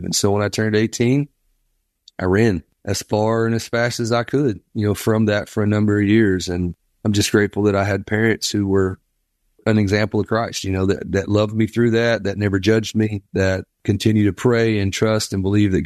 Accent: Pensacola, Florida, United States; born there; But basically I was born in Pensacola, Florida.

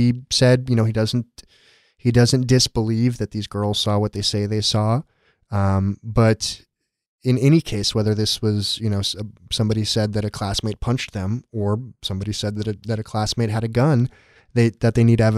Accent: San Diego, California, United States; I mean, I grew up in San Diego. When I was 11, when I was 10, there were two shootings at schools maybe 10 miles or less from where I went to school within 3 weeks.

